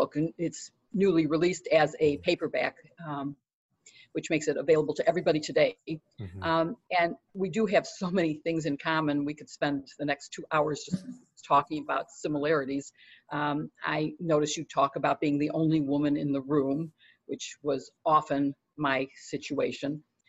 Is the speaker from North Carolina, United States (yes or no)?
no; Chicago, Illinois, United States; I'm from Chicago where we vote early and often.